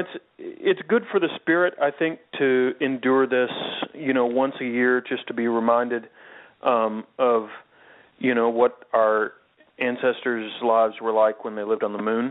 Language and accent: English; Kentucky, United States; Well, no. Yes, I'm from Kentucky, but not really an authority.